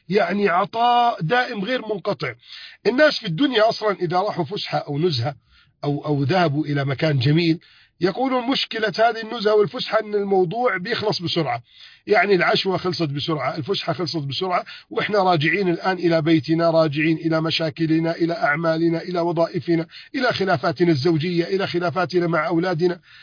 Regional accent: Egypt; بلدنا مصر

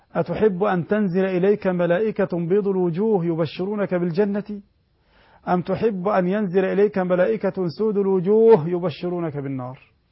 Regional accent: Egypt; والحمد لله عندنا في مصر يا أختنا كثير من الأخوات يحفظن القرآن

